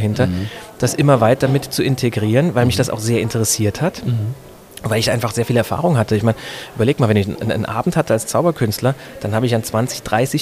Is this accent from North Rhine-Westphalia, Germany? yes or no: no; Saarbrücken, Saarland, Germany; Ja, ich komme aus Saarbrücken, bin da aufgewachsen, habe das sehr, sehr genossen, im Saarland groß zu werden